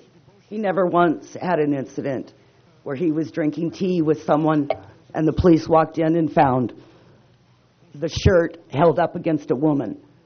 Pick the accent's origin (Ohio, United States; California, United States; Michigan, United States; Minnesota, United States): California, United States; Arroyo Grande; now in Nipomo, United States; I grew up in Arroyo Grande. I currently live in Napomo.